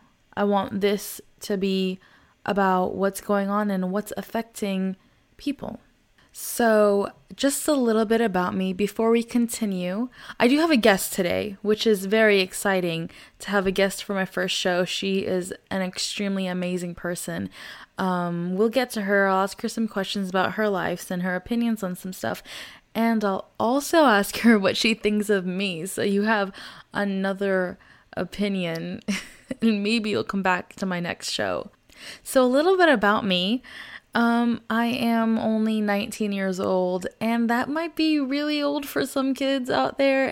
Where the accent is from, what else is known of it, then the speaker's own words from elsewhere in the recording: Dallas, Texas, United States; as a woman, as a Muslim American who was born and brought up in Dallas, Texas.